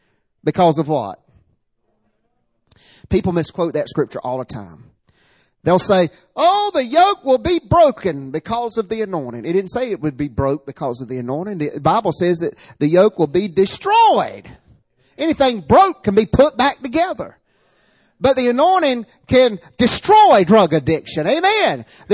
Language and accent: English; Southern United States, United States; We're from the South, folks. We're from the South, and we eat outside, barbecues